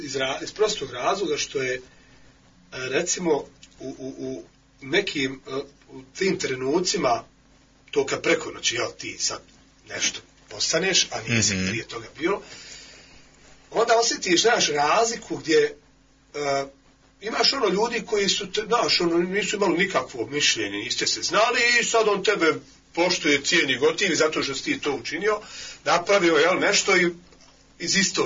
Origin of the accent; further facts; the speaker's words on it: Bosnia & Herzegovina; Posebno je izražena kod nas, u Bosni, kad kažem kod nas, u Bosni i na Balkanu.